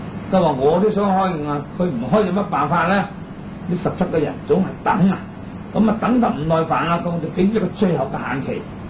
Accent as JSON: {"language": "Cantonese", "country": "China", "said": "咁原則上我哋中國人呢出世呀年青呀，咁少年嘅時候啊啲頭髮係烏黑嘅"}